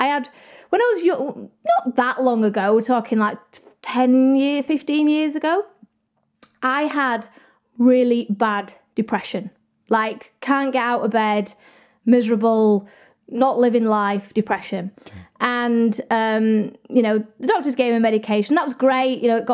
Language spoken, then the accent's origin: English; Doncaster, Yorkshire and the Humber, United Kingdom; now in Surrey, United Kingdom; I know I sound very posh. I'm not from Surrey. I'm from Doncaster. But I met my partner and he lives in Surrey, so we live here now.